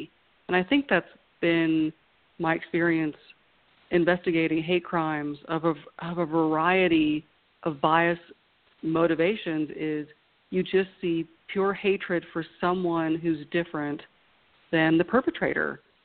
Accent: Ohio, United States; also born or lived in Northeast; So, but I'm not from the South. I was born and raised in Ohio and spent the majority of my life in the Northeast.

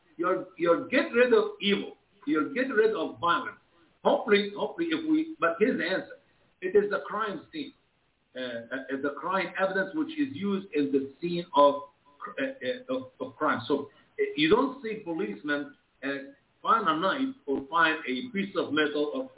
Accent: Egypt; By the way, tonight, the Middle East, so many countries in the Middle East, like my home country, Egypt, will be celebrating the Resurrection Day.

